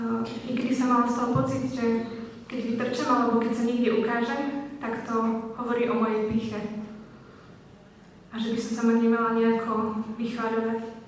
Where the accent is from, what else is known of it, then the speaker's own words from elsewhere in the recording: Levoča, Prešov Region, Slovakia; now in Košice, Slovakia; ako už bolo povedané. Pochádzam z Levoče, ale už 6 rok študujem v Košiciach na stavebnej fakulte.